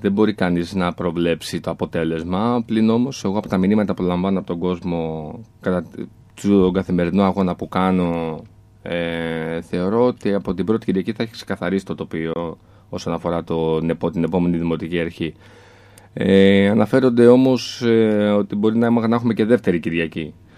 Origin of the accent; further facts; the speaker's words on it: Heraklion, Crete, Greece; γιατί και εγώ πολίτης του Ηρακλείου είμαι. Εδώ γεννήθηκα, εδώ μεγάλωσα, στο Ατσαλένιο συγκεκριμένα.